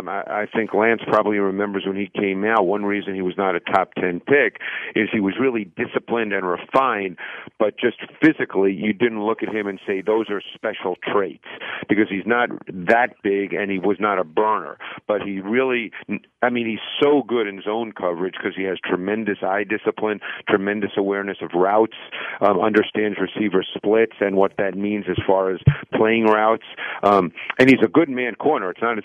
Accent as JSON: {"language": "English", "town": "Queens", "region": "New York", "country": "United States", "tie": "born or raised there", "said": "Actually, I grew up in Queens, in New York, and I was a very big St. John's University basketball fan."}